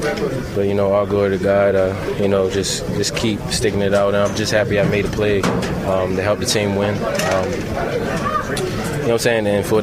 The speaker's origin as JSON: {"language": "English", "town": "Baltimore", "region": "Maryland", "country": "United States", "tie": "born or raised there", "said": "just growing up around Baltimore, being a Ravens fan"}